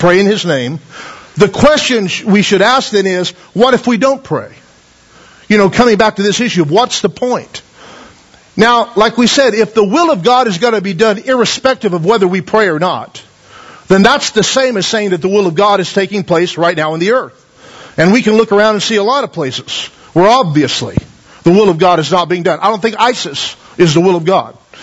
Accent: Taft, United States; I was raised here in Taft and in a time where it was kind of like growing up in Mayberry to some degree

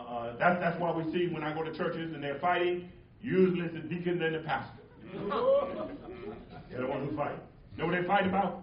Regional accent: Atlanta, Georgia, United States; We're from Georgia. My wife and I from Georgia. Atlanta, Georgia. A little place called Edgewood.

